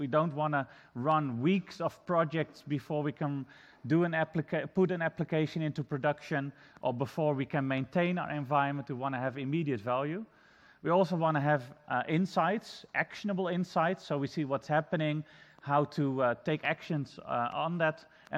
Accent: Netherlands; English is a second language; for those of you who don't know me … from the Netherlands.

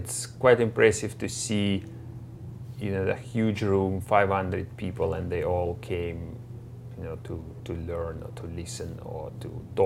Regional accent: South Africa; I'm from South Africa

